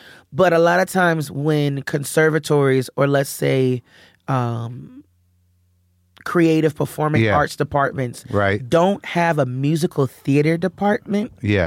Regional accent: Philadelphia, Pennsylvania, United States; So I'm like, listen, I'm from Philadelphia. I want to make sure, you know, when my people come and see it, they're going to understand.

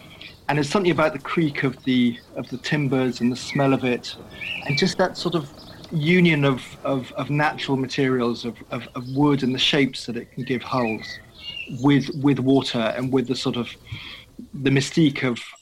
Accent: England, United Kingdom; I'm from England, as they say here.

